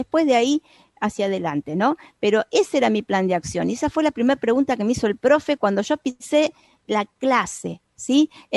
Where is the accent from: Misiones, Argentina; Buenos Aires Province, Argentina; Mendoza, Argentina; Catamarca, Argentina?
Buenos Aires Province, Argentina; Lanús; porque ella es de zona sur como yo. Las de zona sur somos de armas llevar, granate, porque soy de Lanús.